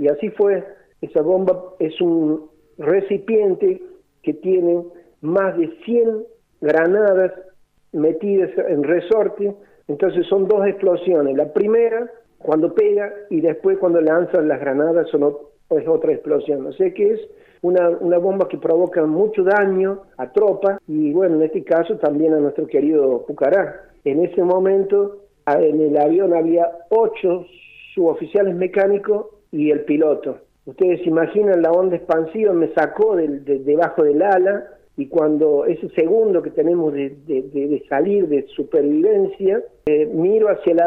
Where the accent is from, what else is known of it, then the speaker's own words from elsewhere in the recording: Villa Mercedes, San Luis, Argentina; also born or lived in Reconquista; a pesar de que soy de aquí de Villa Mercedes, nacido en este lugar, en esta queridísima provincia de San Luis, fui trasladado a Reconquista en el año 82